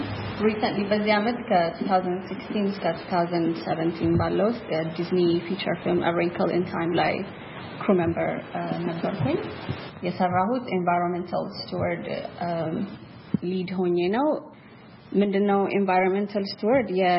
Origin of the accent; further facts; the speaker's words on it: Addis Ababa, Ethiopia; moved away as an adult; now in United States; ተወልጄ ያደኩት ኢትዮጵያ ነው። አዲስ አበባ ናዝሬት ስኩል ነው እስከ 12ኛ ክፍል ተምሬ ጨረስኩት። እዚህ ሀገር ስመጣ 2004 ነው በዚህ አመተ ምህረት ሶ 14 አመት ሆኖኛል።